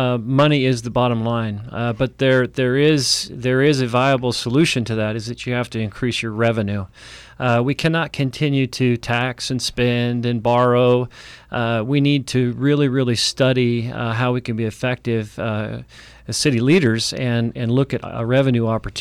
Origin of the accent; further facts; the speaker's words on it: Tucson, Arizona, United States; First and foremost, I am a native Tucsonan. I grew up in Tucson. Went to school here and started an aviation career in Tucson.